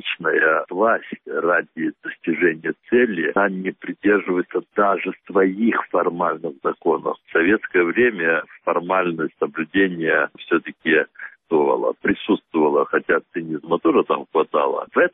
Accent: Crimea, Ukraine; Мы, крымские татары, коренной народ Крымского полуострова, мы на своей земле

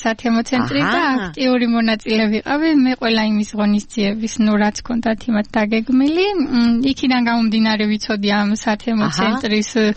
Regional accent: Apeni, Kakheti, Georgia; არა, აფენიდან ვარ, ისეც ლაგოდეხს ეკუთვნის, მაგრამ გავთხოვდი.

